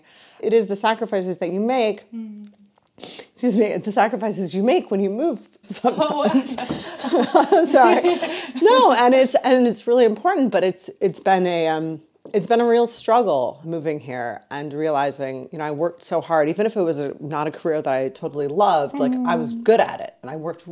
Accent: Detroit, Michigan, United States; I'm from the Midwest. I'm from Detroit. Nowadays, Detroit's a bigger city, but it certainly wasn't then, and I'm from the suburbs.

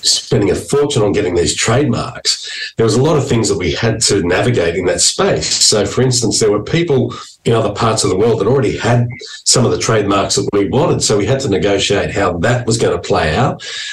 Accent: Sydney, New South Wales, Australia; these are the kinds of things that four blokes growing up in Sydney had no idea we'd ever be contemplating.

